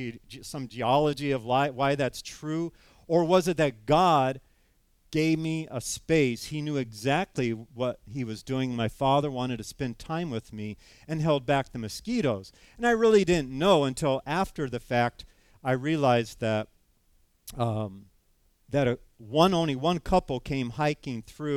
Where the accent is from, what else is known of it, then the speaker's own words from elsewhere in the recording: California, United States; Because, man, I'm from California, and we just don't have bald eagles.